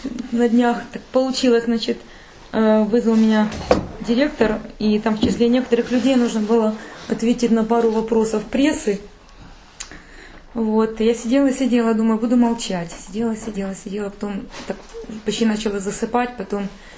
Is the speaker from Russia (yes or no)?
no; Kyiv, Ukraine; Я киевлянка, родилась в творческой семье, так скажем.